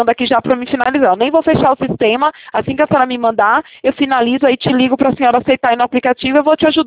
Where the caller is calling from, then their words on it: Itatiba, São Paulo, Brazil; cidade que eu estou falando agora é de Itatiba, interior de São Paulo.